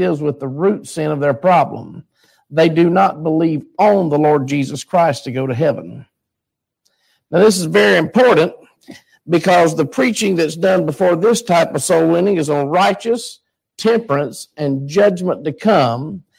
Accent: United States; Being an American, I would stay in the American embassy or the base till they come and got me.

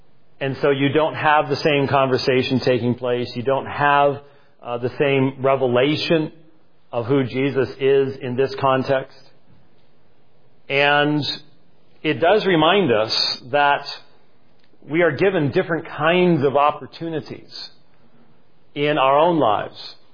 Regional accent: Scotland, United Kingdom; I would have a hard time as a Scotsman in most Middle Eastern settings when the wailing and the very public demonstration of grief takes place.

